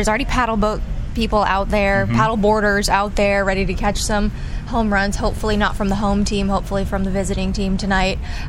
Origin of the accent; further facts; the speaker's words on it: Colorado, United States; also born or lived in Seattle, United States; I grew up in Colorado, but, you know, nobody's really Rockies fans in Denver.